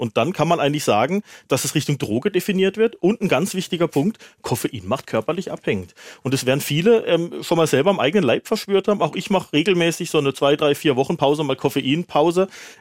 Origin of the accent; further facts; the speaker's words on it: Bavaria, Germany; ich komme ja aus Bayern, da gibt es Oktoberfest, wird Bier in Maßkrügen, in Literkrügen getrunken.